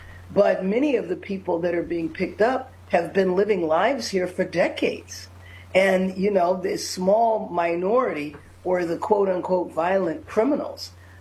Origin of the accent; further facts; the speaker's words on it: Los Angeles, California, United States; it is the reason I ran, because of the humanitarian crisis in my hometown. Yeah. And the idea that people live in squalor in the nation's second largest city is just unacceptable.